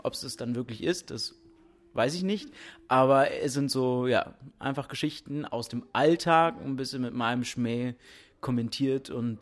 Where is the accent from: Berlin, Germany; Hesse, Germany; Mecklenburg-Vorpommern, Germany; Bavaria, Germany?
Berlin, Germany; now in Ludwigsburg, Germany; ich komme gerade aus Ludwigsburg angefahren. Bin eigentlich aus Berlin und lebe jetzt seit 3 Monaten hier in Baden-Württemberg und studiere in Ludwigsburg an der Filmakademie.